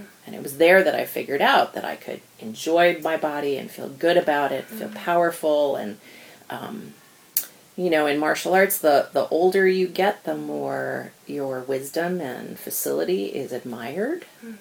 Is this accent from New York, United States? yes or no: yes; New York City, New York, United States; I grew up in New York City